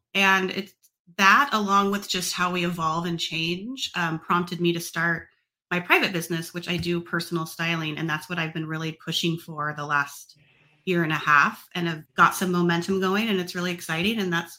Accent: California, United States; I think I was raised in Northern California. I had a pretty good childhood.

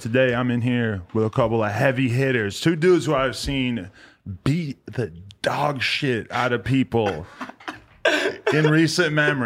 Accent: New Hampshire, United States; now in Los Angeles, United States; I'm like, I'm from New Hampshire. I feel like that in LA every day.

